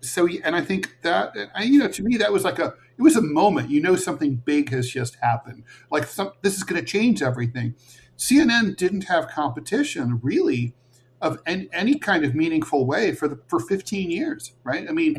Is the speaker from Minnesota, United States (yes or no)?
no; Kettering, Ohio, United States; And I remember my mom and I growing up in Kettering, south of Dayton. It was the late 1970s